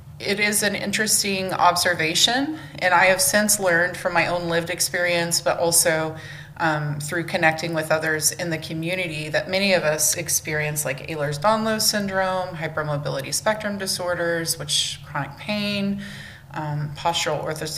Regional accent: Oklahoma, United States; I was born and raised in Oklahoma and lived here all my life.

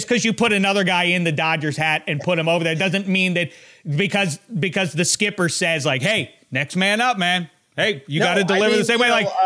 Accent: Pittsburgh, Pennsylvania, United States; Dade, I'm from Pittsburgh.

